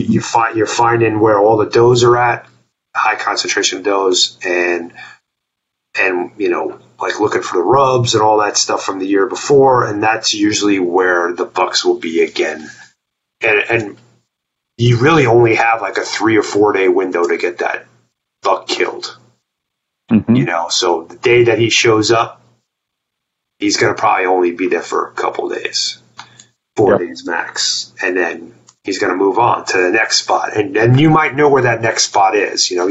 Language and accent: English; New York, United States; was primarily a whitetail hunter when I was a kid because I grew up in New York.